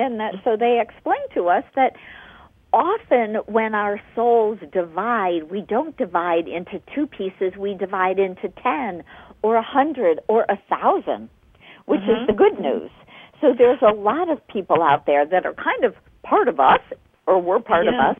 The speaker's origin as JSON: {"language": "English", "town": "Chicago", "region": "Illinois", "country": "United States", "tie": "born or raised there", "said": "I grew up in Chicago in a neighborhood"}